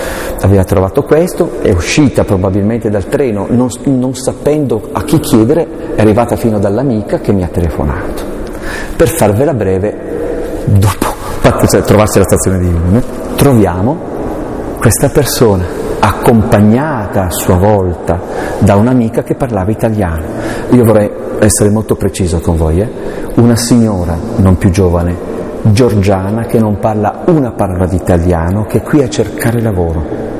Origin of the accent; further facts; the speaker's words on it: Aosta Valley, Italy; Io sono valdostano, chiedo scusa.